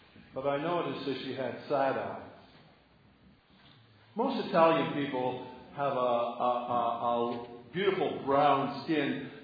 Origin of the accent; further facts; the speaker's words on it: Ottawa, Ontario, Canada; I knew the accent well, for as a boy I grew up in Ottawa and what is fondly known as Little Italy around Crescent Street.